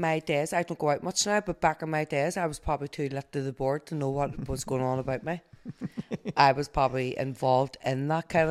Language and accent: English; Lisburn, Northern Ireland, United Kingdom; I'm 35 and I'm from Lisburn.